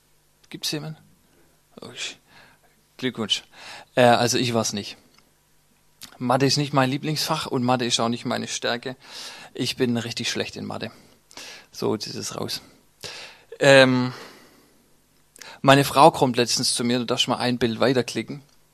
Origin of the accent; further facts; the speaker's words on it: Baden-Württemberg, Germany; Ich bin angestellt in Stuttgart. Ich komme zwei Nachbarorte von Hülben, wenn das jemand was sagt. Schwäbische Alb.